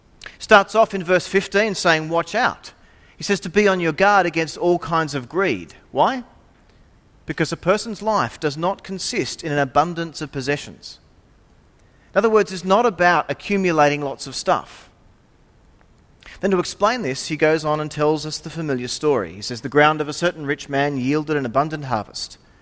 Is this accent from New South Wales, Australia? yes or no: yes; Engadine, New South Wales, Australia; Well, growing up in Engadine, everyone knew the boat.